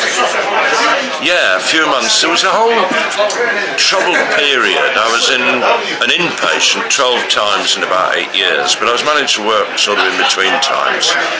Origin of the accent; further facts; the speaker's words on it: Leeds, Yorkshire and the Humber, United Kingdom; I was in my hometown